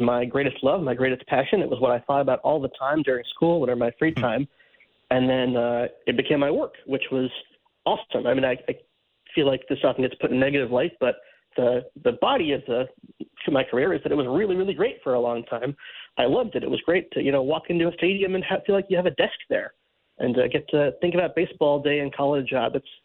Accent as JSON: {"language": "English", "town": "Cleveland", "region": "Ohio", "country": "United States", "tie": "born or raised there", "said": "actually with the Guardians, which was my hometown team."}